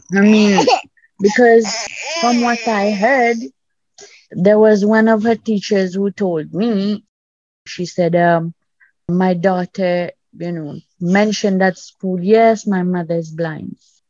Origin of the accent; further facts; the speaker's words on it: Mauritius; I'm from the East Coast of Africa and he's from Jamaica.